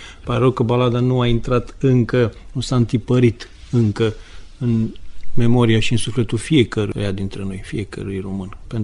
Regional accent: Romania; La sfârșit am zis, sunt din România.

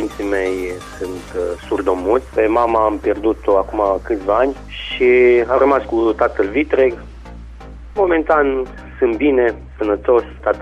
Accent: Eftimie Murgu, Caraș-Severin, Romania; also born or lived in Timișoara; M-am născut la Timișoara, la 3 ani am plecat la Eftimie Murgu, acolo am făcut clasele 1-8, apoi am revenit înapoi la Timișoara

